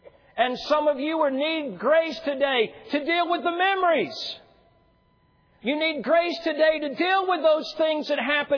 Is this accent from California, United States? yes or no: no; Georgia, United States; When my family and I used to travel in evangelism, I grew up in Georgia.